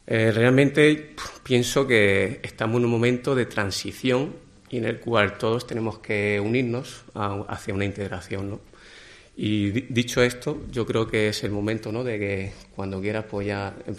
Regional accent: Barcelona, Catalonia, Spain; born there; yo soy nacido en Barcelona

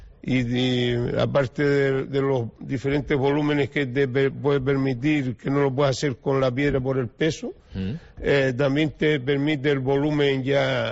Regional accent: Spain; Éramos los tres españoles.

